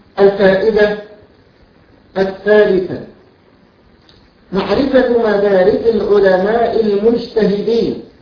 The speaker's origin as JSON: {"language": "Arabic", "country": "Egypt", "said": "وده مشهور عندنا في مصر هنا"}